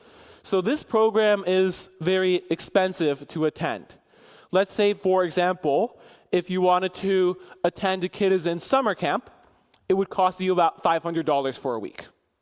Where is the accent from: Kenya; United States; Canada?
United States; Palo Alto, California; So I am from Palo Alto, California.